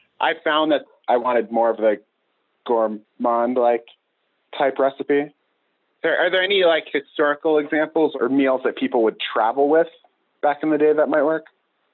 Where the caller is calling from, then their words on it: Oakland, California, United States; Oakland, California.